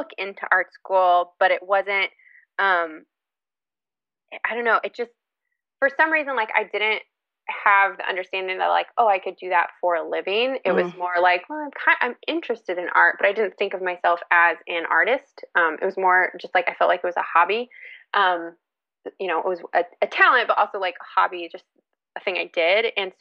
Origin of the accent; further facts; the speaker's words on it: Lawrence, Kansas, United States; So I grew up in Lawrence, Kansas, which is a college town in the middle of the United States.